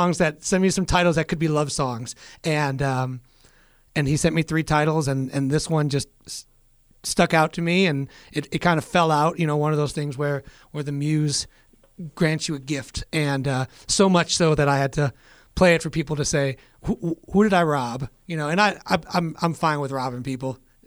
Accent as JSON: {"language": "English", "town": "Chicago", "region": "Illinois", "country": "United States", "tie": "born or raised there", "said": "That's right, yeah, in the south side of Chicago."}